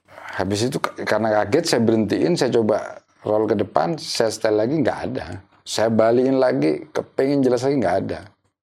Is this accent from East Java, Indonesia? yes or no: yes; Bondowoso, East Java, Indonesia; saya kan asli dari Bondoso gitu, jadi masa kecil di situ